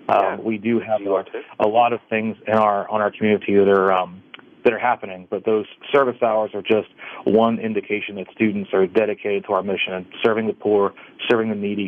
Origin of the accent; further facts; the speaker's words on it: Dravosburg, Pennsylvania, United States; So I grew up in Dravosburg, went to St. Joe's in Port View, and on to Sarah Catholic.